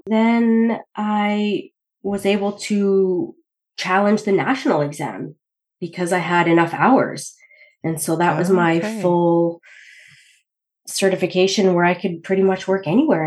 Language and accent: English; Prince George, British Columbia, Canada; My family is from Malta. So it's a little island in the Mediterranean. Mm-hmm. And I am from Prince George originally, which is northern BC.